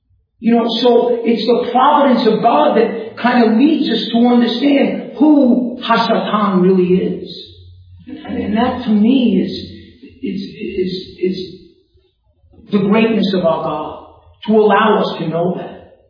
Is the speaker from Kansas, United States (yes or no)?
no; New York, United States; accent: New York; because of my accent. Because that's why sometimes people are listening. They hear the guy in New York accent.